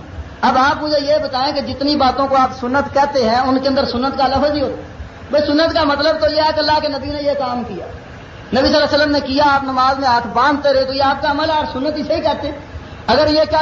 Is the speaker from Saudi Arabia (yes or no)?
no; Hela, Punjab, Pakistan; یا یہ جھوٹ ہے کہ میں پہلے انفی تھا؟ اللہ کے فضل سے بالکل سچا, میرا گاؤں ہیلا ہے, تحصیل فالیہ ہے, ضلع منڈی باودین ہے, وہاں کا میں رہنے والا ہوں